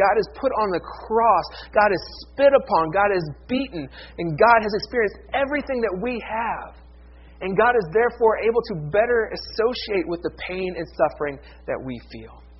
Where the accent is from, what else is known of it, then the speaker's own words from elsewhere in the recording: Ohio, United States; white guys like me from Ohio.